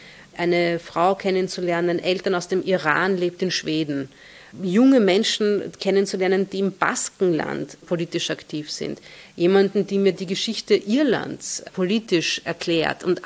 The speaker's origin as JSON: {"language": "German", "country": "Hungary", "first_language": "Hungarian", "second_language": "German", "said": "Ungarisch ist jetzt natürlich nicht meine beste Sprache, aber meine erste Sprache."}